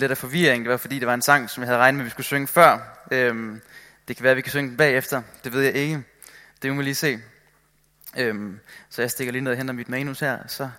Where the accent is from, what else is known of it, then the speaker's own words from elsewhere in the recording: Capital Region of Denmark, Denmark; now in Copenhagen, Denmark; Jeg kommer oprindeligt fra Bornholm. Jeg flyttede til København her i sommer, og jeg startede på Dansk Bibelinstitut, hvor jeg læser teologi.